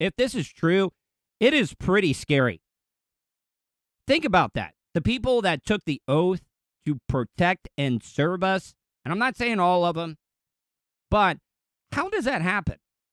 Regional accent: the South, United States; Look, I've never known any in the Klan, but I grew up in the South.

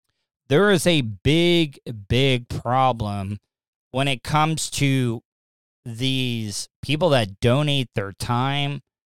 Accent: the South, United States; growing up in the South here, you're kind of at a disadvantage of breaking the stigma of racism

